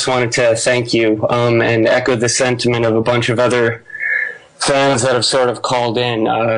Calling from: Boston, Massachusetts, United States; Boston, Massachusetts, as a matter of fact.

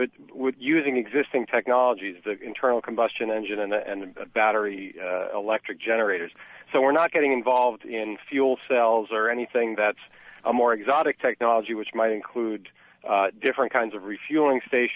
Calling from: Concord, Massachusetts, United States; I'm calling from Concord, Mass.

